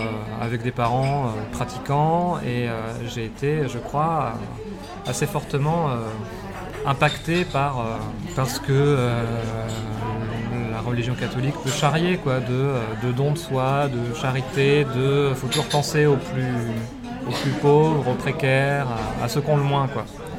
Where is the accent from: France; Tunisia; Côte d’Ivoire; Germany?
France; Rennes, Brittany; J'ai 36 ans, à la base je suis breton, exilé en Alsace. J'ai grandi à Rennes, dans la ZUP de Rennes.